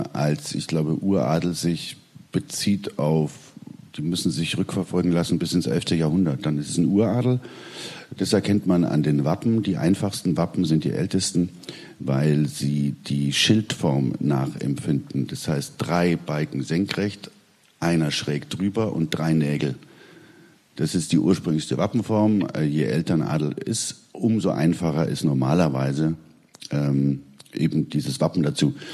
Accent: Bavaria, Germany; Und das hat in dem Dorf, wo ich aufgewachsen bin, quasi, das war möglich, weil das ist in Stadtnähe Augsburg, 12, 14 Kilometer.

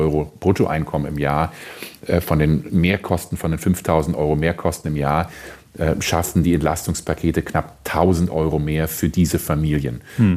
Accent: Germany

